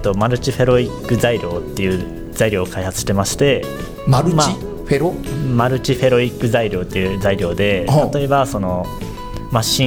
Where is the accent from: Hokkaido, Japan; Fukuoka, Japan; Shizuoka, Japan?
Hokkaido, Japan; やっぱり地元が北海道なので。